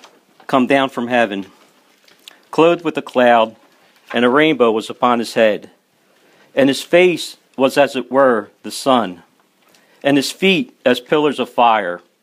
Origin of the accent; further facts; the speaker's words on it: Bridgeport, United States; I served as an altar boy growing up in Bridgeport, and my immigrant grandmom from Czechoslovakia even made the outfit that I wore when I would serve Mass.